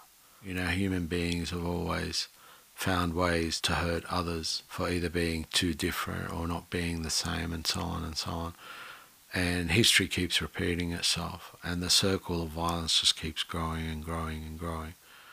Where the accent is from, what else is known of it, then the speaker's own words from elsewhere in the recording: Australia; I'm an Australian, you're an Australian, okay?